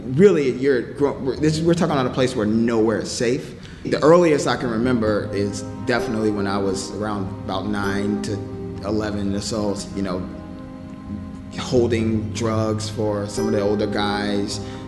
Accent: Chicago, Illinois, United States; just like I had, you know, growing up in Cabrini Green.

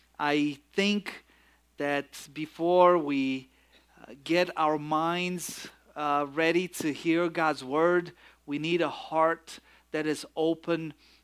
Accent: Romania; English is a second language; now in United States; If you wonder where my accent is, it's not from West Texas, although I lived some time in West Texas. I'm from Romania originally. I moved here in United States in 1996

